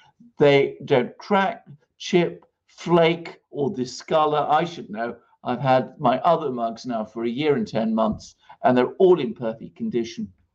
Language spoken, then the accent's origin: English; United Kingdom; Britain is my home country.